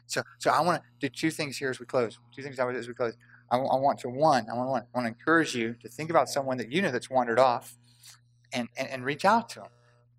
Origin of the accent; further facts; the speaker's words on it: Middleburg, United States; I grew up in Middleburg, so I've lost chickens before.